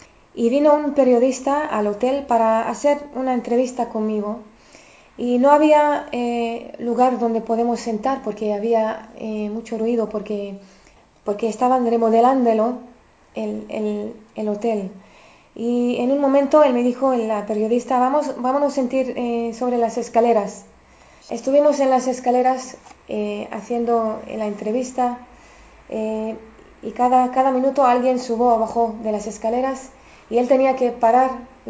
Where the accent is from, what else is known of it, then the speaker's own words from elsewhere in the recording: Jerusalem, Jerusalem District, Israel; vengo de Jerusalén para presentar mi disco